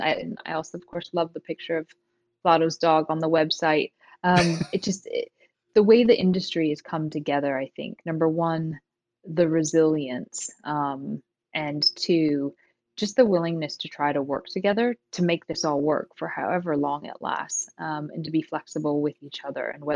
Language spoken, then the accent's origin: English; Lompoc, California, United States; born there; I was born in Lompoc.